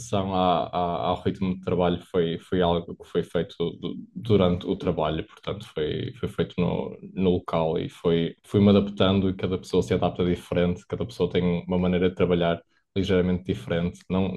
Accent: Portugal; moved away; Nós comemos muito bem em Portugal e depois saímos de Portugal e tudo o resto é, enfim. E a mesma coisa com o clima, porque nós temos um clima excelente em Portugal, mesmo durante o inverno.

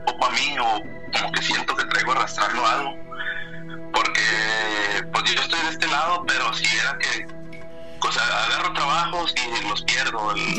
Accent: Ciudad Juárez, Chihuahua, Mexico; soy de Ciudad Juárez, Chihuahua. Esta es la primera vez que participo.

